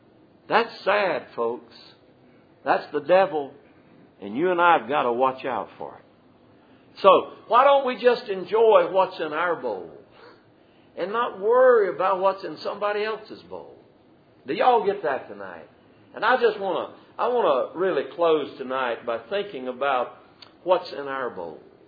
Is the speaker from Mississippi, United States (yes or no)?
no; Dublin, Georgia, United States; born there; I was born in Dublin, Georgia, December the 5th, 1948, 70 years ago.